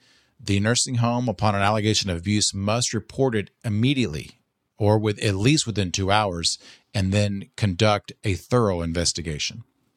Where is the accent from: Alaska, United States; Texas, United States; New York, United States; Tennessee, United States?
Tennessee, United States; Mount Juliet; Which, growing up in Mount Juliet, Tennessee, we had to, that was a part of our health class.